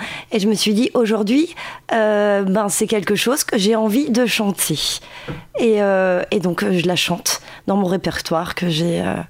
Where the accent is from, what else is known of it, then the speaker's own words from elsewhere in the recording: Grand Est, France; moved away as an adult; now in Deux-Sèvres, France; Alors, je tiens à préciser quand même, je suis originaire d'Alsace. Je suis alsacienne de naissance. Et ça fait maintenant, si je calcule bien, 23 ans que je suis dans les Deux-Sèvres. Je m'y sens bien.